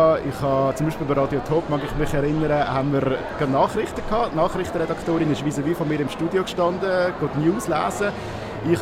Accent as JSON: {"language": "German", "region": "Aargau", "country": "Switzerland", "said": "beim Argovia dann zumal, das ist so mein Heimatsender halt als Aargauer."}